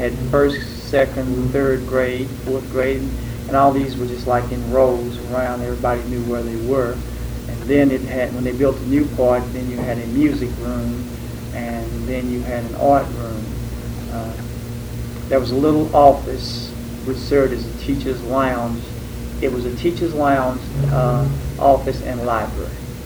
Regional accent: Madisonville, United States; Yes, I was born in Madisonville in 1950. I grew up here in Madisonville.

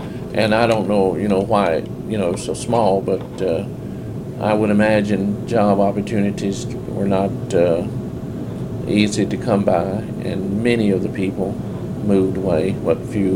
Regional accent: Hartford, Kentucky, United States; I'm from the adjoining county, from Davis County over at Ohio County. I was born in Hartford, Kentucky on June 10th, 1937, on a farm. I grew up on a farm

